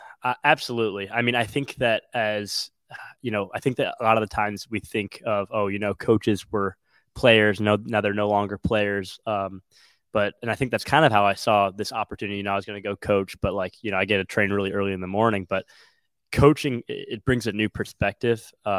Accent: Wilmette, Illinois, United States; I'm from the Chicagoland area. I'm from the small town called Wilmette.

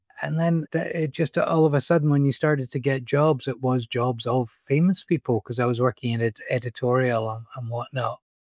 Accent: Scotland, United Kingdom; And I went, no, I am Scottish. I promise.

